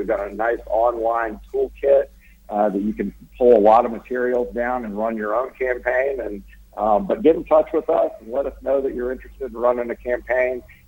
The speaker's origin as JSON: {"language": "English", "town": "Winston-Salem", "region": "North Carolina", "country": "United States", "said": "I started out in Winston-Salem, North Carolina, where I was from with the United Way of Forsyth County."}